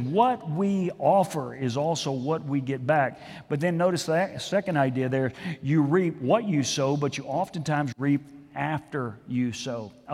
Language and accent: English; Houston, Texas, United States; I grew up in Houston, lots of pine trees around.